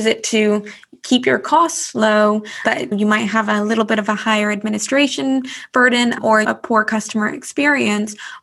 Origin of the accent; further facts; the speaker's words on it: Canada; The one great thing about VAT here, and I can say this as a Canadian, is that you don't realize that you're paying the taxes.